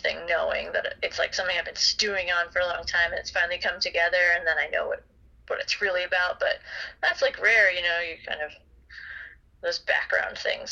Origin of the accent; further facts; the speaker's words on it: Pacific Northwest, United States; and I think just growing up in the Pacific Northwest at the time of DIY, like do it yourself, community momentum was a huge part of it.